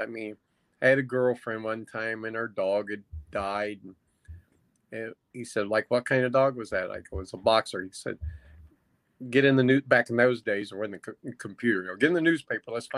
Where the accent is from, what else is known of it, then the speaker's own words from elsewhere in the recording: Eldon, Missouri, United States; I'm an only child, so, you know, a lot of people, oh, yeah, only child. I grew up in Eldon, up by Eldon, Missouri, right. Up by Lake of the Ozarks.